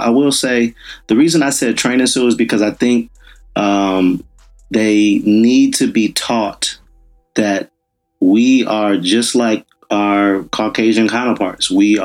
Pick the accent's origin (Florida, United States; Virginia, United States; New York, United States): Florida, United States; West Palm Beach; I was in eighth grade. And, you know, I'm from West Palm Beach.